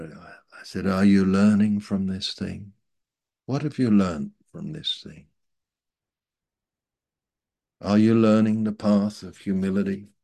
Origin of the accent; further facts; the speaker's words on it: Malaysia; Oh, we're Chinese. We're Malaysian Chinese.